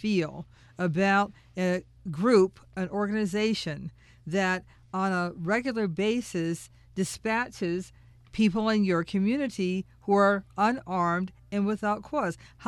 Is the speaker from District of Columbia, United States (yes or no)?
no; Ohio, United States; My home state, Ohio, this person who is a Republican, active member of the Republican party there